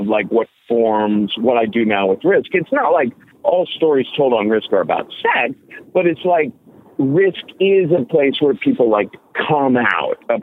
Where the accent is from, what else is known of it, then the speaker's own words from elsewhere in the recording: Cincinnati, Ohio, United States; I grew up in Cincinnati, Ohio, where it's like, this is a town that has a violently anti-sexual attitude.